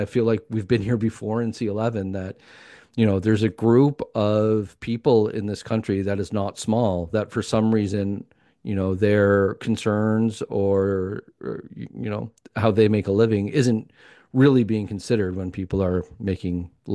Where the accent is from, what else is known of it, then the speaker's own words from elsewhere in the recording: Canada; we're Canadian